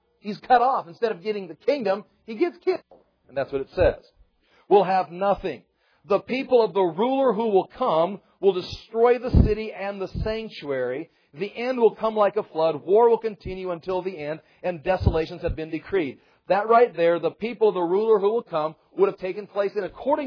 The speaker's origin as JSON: {"language": "English", "region": "Iowa", "country": "United States", "said": "No, I'm from Iowa. I don't even understand Nebraska."}